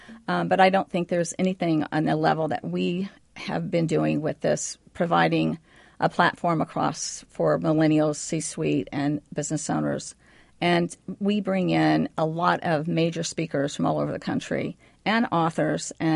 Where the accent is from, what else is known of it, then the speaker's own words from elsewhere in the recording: Franklin, Indiana, United States; But also, I'm from Franklin, Indiana, and so there's a connection there